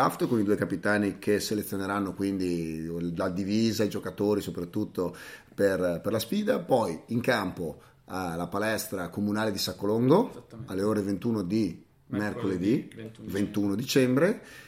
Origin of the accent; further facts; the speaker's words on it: Emilia-Romagna, Italy; Sono romagnolo anch'io.